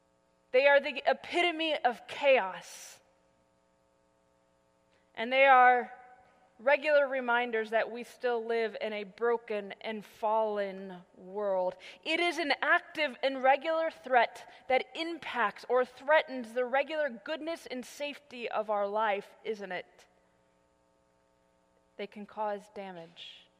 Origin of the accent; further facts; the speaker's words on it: Midwest, United States; You see, growing up in the Midwest, tornadoes were a great fear of mine.